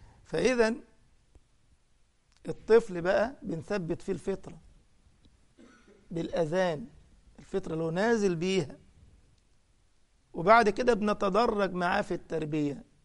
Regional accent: Egypt; يعني مثلا من الأمثال اللي عندنا في مصر

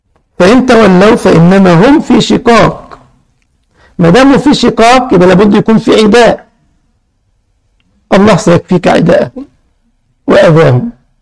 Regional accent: Egypt; يعني عندنا في مصر يقول لك أكل العيش يحب الخفية

